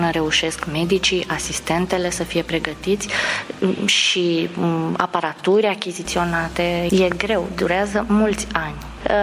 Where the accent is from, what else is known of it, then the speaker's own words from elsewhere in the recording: Bucharest, Romania; Am născut aici, noi suntem din București